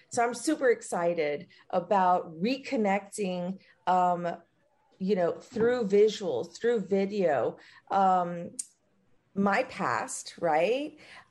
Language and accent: English; United States; born there; So I am Cuban American, first generation, born here in the United States. Both my parents came from the island of Cuba, in the Caribbean, but my family history traces all the way back to the Canary Islands in Spain